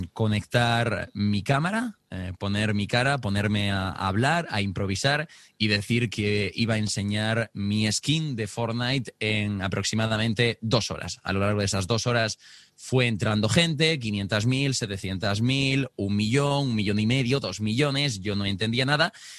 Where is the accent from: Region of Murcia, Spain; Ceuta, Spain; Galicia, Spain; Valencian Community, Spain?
Region of Murcia, Spain; Murcia; Bueno, yo tengo 23 años en este momento, soy de Murcia.